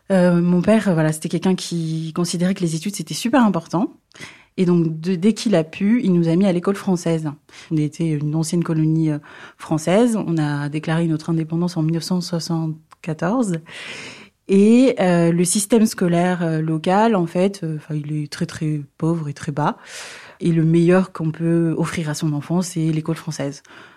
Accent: Moroni, Grande Comore, Comoros; born there; Alors, je suis née aux Comores, c'est des îles, dans l'océan Indien, près de Madagascar, île Maurice, La Réunion. Et je suis née dans la capitale, Moroni.

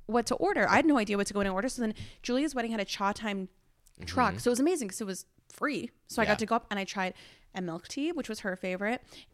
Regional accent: Cobourg, Ontario, Canada; I grew up in Cobourg, Ontario.

